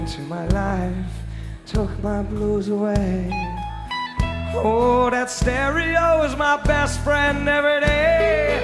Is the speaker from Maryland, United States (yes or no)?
yes; Rockville, Maryland, United States; we're from Rockville, Maryland, and we thank you for letting us into your town tonight.